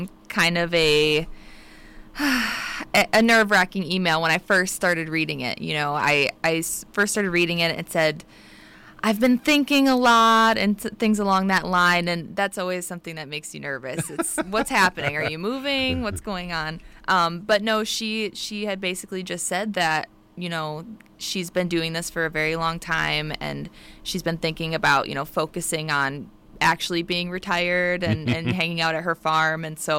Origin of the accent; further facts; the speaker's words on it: Racine, Wisconsin, United States; So I'm born and raised in Racine or Sturtevant, and I've been there my entire life. I was in Kenosha for a very brief period of time and came back.